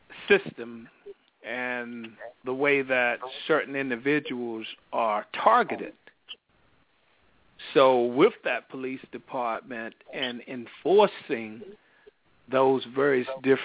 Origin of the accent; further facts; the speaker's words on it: Enfield, New Hampshire, United States; what type of environment I grew up in Enfield to leave Enfield, and that's what most people do.